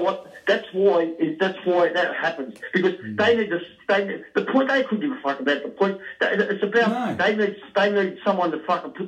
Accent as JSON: {"language": "English", "town": "Carlton", "region": "Victoria", "country": "Australia", "tie": "born or raised there", "said": "I grew up in Carlton, Tone"}